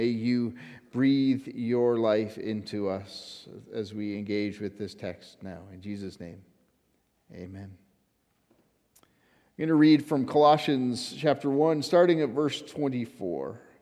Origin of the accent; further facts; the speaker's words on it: Canada; And I am one of those people. I am a Canadian citizen. I have only visited Europe once.